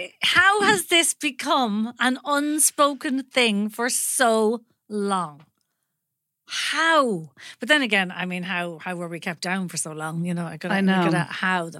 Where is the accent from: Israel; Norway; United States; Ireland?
Ireland; If I win anything, I'm going to say I'm very proud to be an Irish woman.